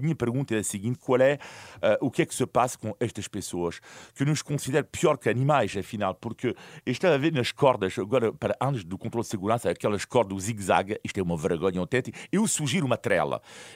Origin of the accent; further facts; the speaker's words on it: France; Portuguese is a second language; sou de origem italiana, e quando estou em França, e sou também, nasci em França, fui educado em França, de origem italiana, mas nasci em França, educado em França